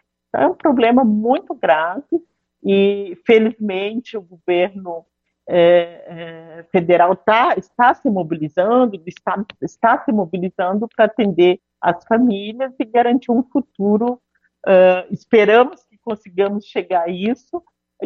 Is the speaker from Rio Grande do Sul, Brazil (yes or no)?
yes; Marau, Rio Grande do Sul, Brazil; Pretendo retornar à minha terra natal, Marau, lá em Laranjeiras